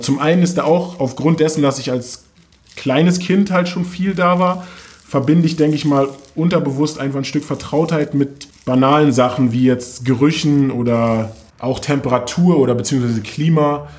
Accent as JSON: {"language": "German", "country": "Germany", "tie": "born there", "said": "Genau, ich bin in Deutschland geboren"}